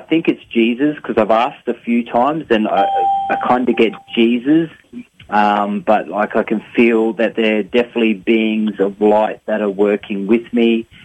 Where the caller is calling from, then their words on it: Perth, Western Australia, Australia; I'm calling from Perth in Western Australia.